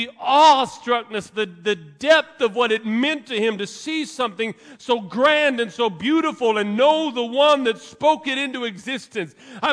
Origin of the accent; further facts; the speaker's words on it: West Coast, United States; See, I'm from the West Coast. We got lots of woods.